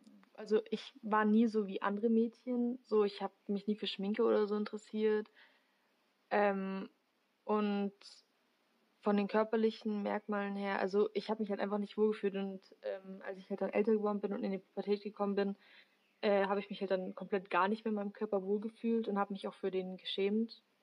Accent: Germany; ich bin 16 Jahre alt, ich komme aus Deutschland.

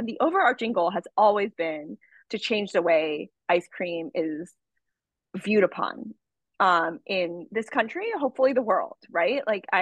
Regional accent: United States; Like I am not, like, even though I felt this like nostalgia for my parents' culture, like I'm not Indian. I didn't grow up there.

